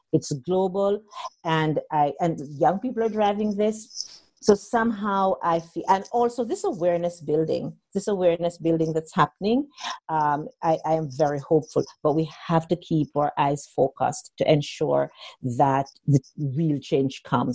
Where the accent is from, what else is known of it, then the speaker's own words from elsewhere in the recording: Jamaica; I'm originally from Jamaica … I'm originally from Jamaica.